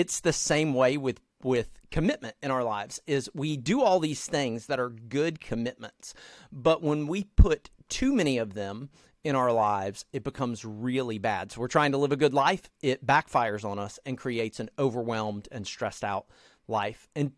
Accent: the South, United States; at least when I was in middle school, I grew up in the South

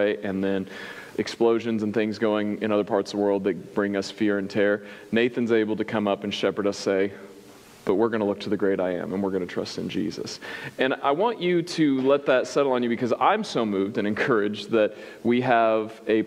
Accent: Springfield, Missouri, United States; because I'm from Spring, Vegas, Springfield, Missouri.

